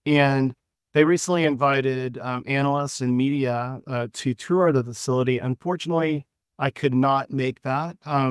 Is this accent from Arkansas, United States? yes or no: no; Austin, Texas, United States; the ASIC designs are actually down in Austin, my hometown.